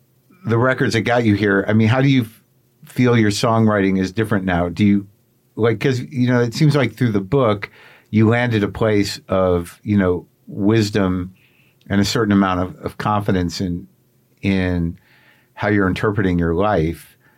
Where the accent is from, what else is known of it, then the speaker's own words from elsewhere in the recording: New Mexico, United States; I mean, I remember growing up in New Mexico, and I did it.